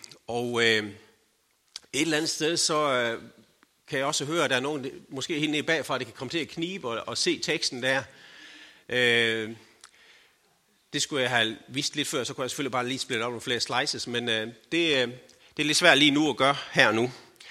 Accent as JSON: {"language": "Danish", "town": "Skjern", "region": "Central Denmark Region", "country": "Denmark", "tie": "born or raised there", "said": "og jeg kommer faktisk her fra Skjern og omegn. Jeg er i hvert fald født op i Handingen. Og … Jeg har faktisk gået på handelsskolen heromme, og gået om på omegnsskolen også."}